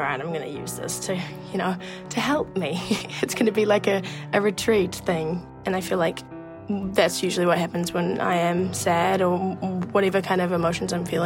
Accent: New Zealand; I am a musician from New Zealand.

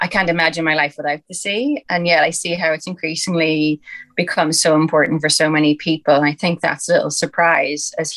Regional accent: Rasnala, County Donegal, Ireland; I'm a marine social scientist and surfer, and I'm from Rasnala in County Donegal. It's where I grew up and learned to surf.

